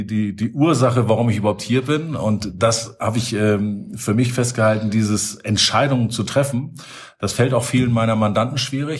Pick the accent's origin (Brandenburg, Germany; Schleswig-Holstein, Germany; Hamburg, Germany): Hamburg, Germany; ich komme aus Hamburg, bin 54 Jahre alt.